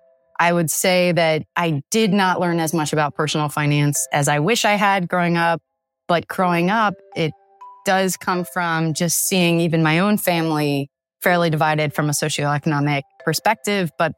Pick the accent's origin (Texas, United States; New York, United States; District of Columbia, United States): District of Columbia, United States; Washington; So I grew up in the Washington, D.C. area.